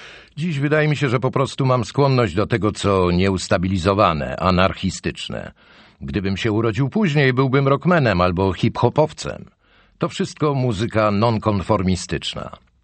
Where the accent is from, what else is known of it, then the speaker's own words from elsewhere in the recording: Kraków, Lesser Poland, Poland; Generalnie ja jestem z Krakowa. Kraków to cała moja młodość.